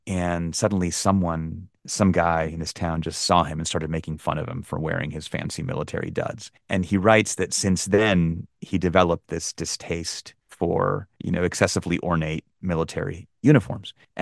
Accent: Peru; moved away as an adult; also born or lived in California; now in United States; I came from Peru twice. I came when I was a little boy, and we lived in California for a few years. Then we went back to Peru until I finished like middle school and high school, and then I came back for college.

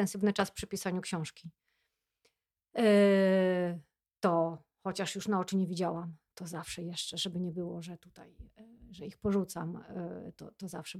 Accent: Gdańsk, Pomeranian Voivodeship, Poland; Jestem z Gdańska

